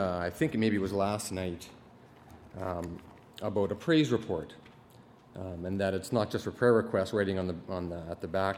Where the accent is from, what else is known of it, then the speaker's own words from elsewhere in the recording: Regina, Saskatchewan, Canada; I'm from Regina. I'm married to Candace, and I have two kids, Hudson and Natalia.